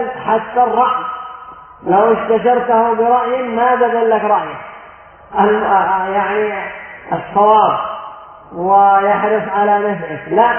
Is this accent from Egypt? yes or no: no; Yemen; وعندنا في اليمن ربما يظلم الشخص فيعرقل محافظة كاملة